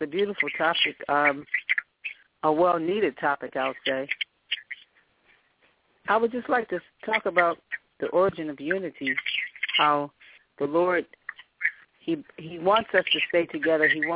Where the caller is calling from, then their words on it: Washington metropolitan area, United States; I'm calling from the Maryland, Virginia, Washington area.